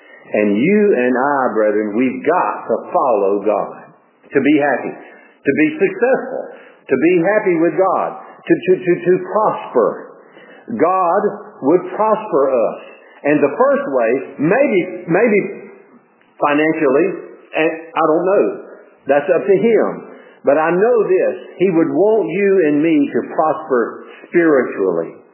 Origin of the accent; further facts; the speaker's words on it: Georgia, United States; so naturally I was from Ware and pretty well received there